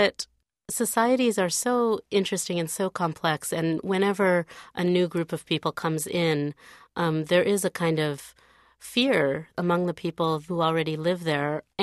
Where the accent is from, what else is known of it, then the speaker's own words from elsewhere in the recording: Michigan, United States; also born or lived in San Francisco / New Zealand; Well, I was born in San Francisco. I lived in San Francisco for about 6 months, and then we moved to New Zealand. And then when I was seven, we moved back to the United States. And by the time we landed in Michigan